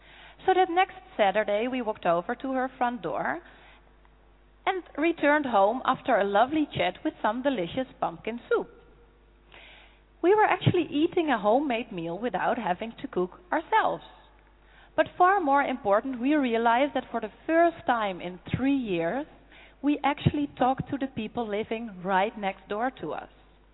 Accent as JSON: {"language": "English", "country": "Netherlands", "said": "I'm from the Netherlands"}